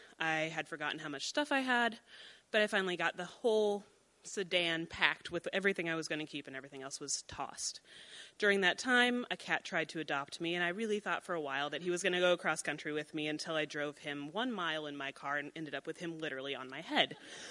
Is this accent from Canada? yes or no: no; Nebraska, United States; I'm originally from Nebraska. I'm sure that's on everyone's travel itineraries.